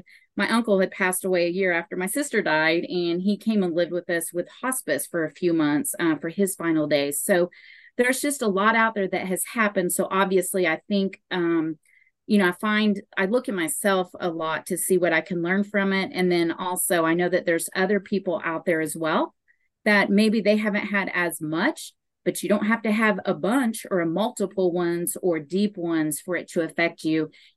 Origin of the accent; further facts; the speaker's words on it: Oklahoma, United States; I am from Oklahoma, and I have gone through several losses.